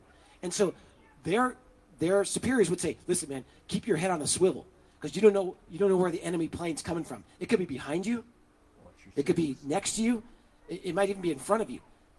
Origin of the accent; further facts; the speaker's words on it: Fountain Valley, California, United States; I grew up in Fountain Valley, which is like 2 miles from Huntington. I was around the Huntington Beach-Fountain Valley border.